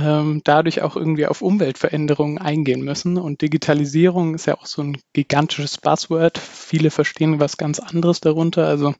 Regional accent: Bavaria, Germany; Ich komme ursprünglich aus dem Dekanatsbezirk Aldorf in Bayern, bei Nürnberg

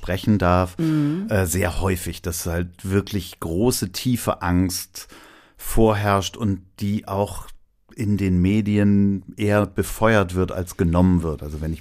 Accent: Hamburg, Germany; Ja, ich bin Hamburger. So richtig Hamburger Familie, also Vorfahren in Hamburg, Kapitänsfamilie sozusagen.

